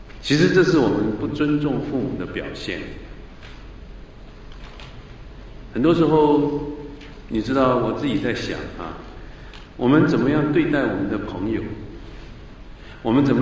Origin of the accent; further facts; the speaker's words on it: China; 我们中国人